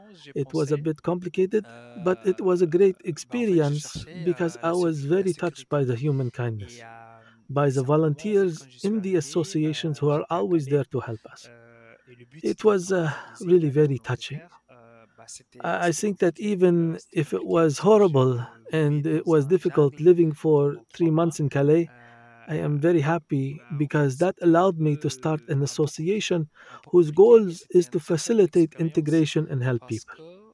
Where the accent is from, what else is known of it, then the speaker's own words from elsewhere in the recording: Darfur, Sudan; now in France; I am Sudanese. I was born in Darfur. It's a region that is located in Western Sudan, a region where there was lots of unrest, a genocide for several years.